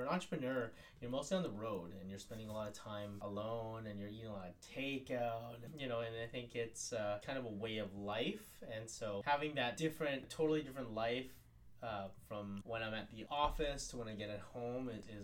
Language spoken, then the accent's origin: English; Vancouver, British Columbia, Canada; Growing up in Vancouver, being part of a very big family with three sisters, a brother, my grandparents, my parents, innumerable cousins.